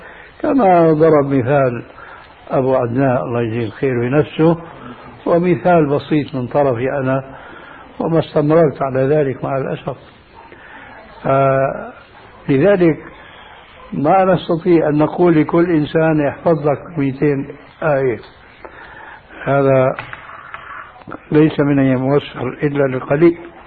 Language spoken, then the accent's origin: Arabic; Syria; كانت إلى عهد قريب عندنا في سوريا للرجال.